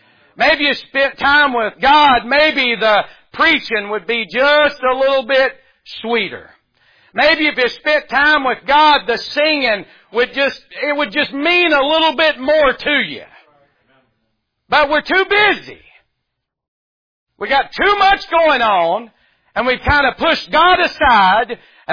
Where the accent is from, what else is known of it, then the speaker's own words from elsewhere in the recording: North Carolina, United States; And just because I'm from North Carolina, that don't mean I can preach.